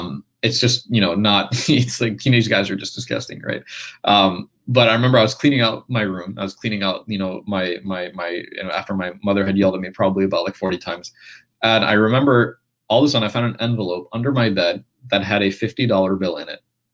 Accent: Memphis, Tennessee, United States; There was like a really amazing project back in my hometown of Memphis, Tennessee.

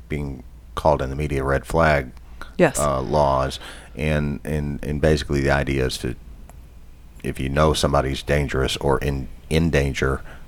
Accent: Louisville, Kentucky, United States; in the life of Louisville, KY, my hometown.

